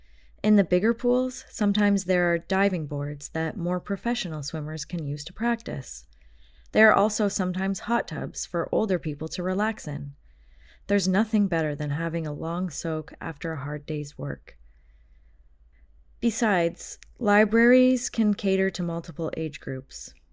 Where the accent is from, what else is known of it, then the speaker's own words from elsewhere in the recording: China; English is a second language; But as far as I know, the scale and speed of development of my hometown's metro system is crazy fast. And I assume most big cities in China are the same.